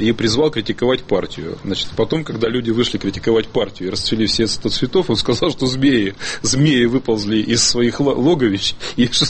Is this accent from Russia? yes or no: yes; Siberia, Russia; Во-первых, я, как сибиряк, дам справку.